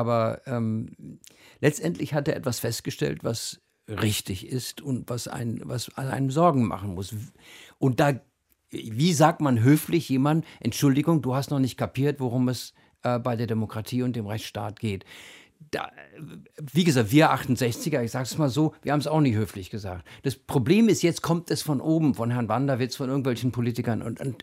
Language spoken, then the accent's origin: German; Berlin, Germany; freue ich mich natürlich als Berliner